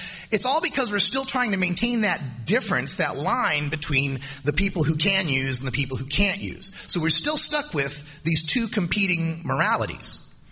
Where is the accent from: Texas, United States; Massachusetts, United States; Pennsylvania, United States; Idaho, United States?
Idaho, United States; I'm from Idaho.